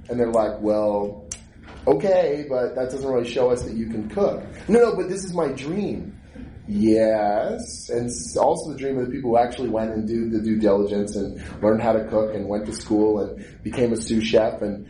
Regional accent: Canada; I am Canadian though.

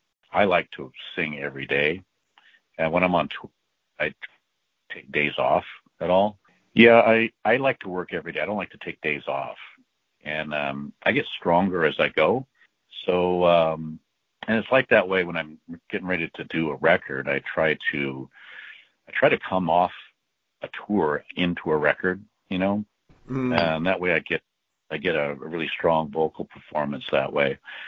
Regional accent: United States; And so as an American, we tend to be kind of like pushy and progressive

